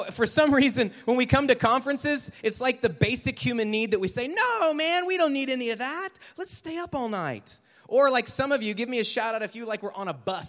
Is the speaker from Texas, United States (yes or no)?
yes; Houston, Texas, United States; And I'm from Houston, and it's really hot there, and there's a lot of pollution.